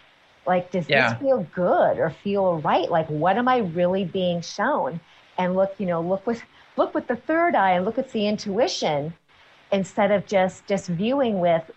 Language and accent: English; Portland, Oregon, United States; I was in Portland over the holidays, and it was, I mean, that was my hometown.